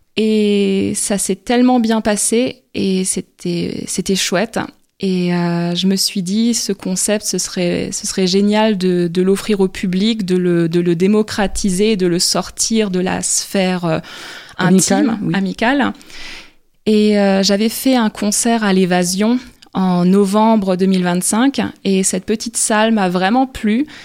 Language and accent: French; Sélestat, Grand Est, France; born there; je suis née à Célestat. Je vais fêter mes 30 ans cette année.